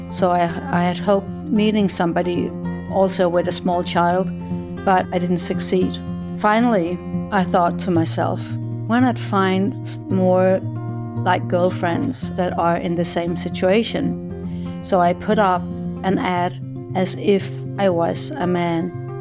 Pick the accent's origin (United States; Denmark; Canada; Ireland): Denmark; Copenhagen, Capital Region of Denmark; because I'm from Copenhagen, Denmark